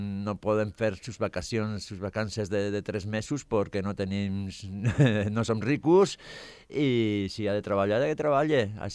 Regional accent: Basque Country, Spain; El meu poble està a 25 quilòmetres de Sant Sebastià, però està a 60 de Pamplona, d'Iruña.

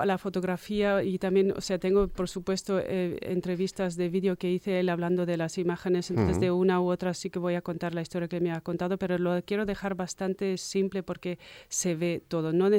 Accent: Germany; siendo yo misma alemana.

